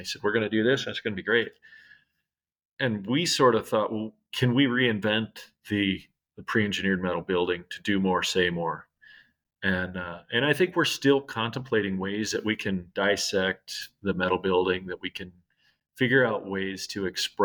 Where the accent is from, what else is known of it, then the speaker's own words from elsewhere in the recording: Aberdeen, South Dakota, United States; You know, I think up in my neck of the woods growing up in Aberdeen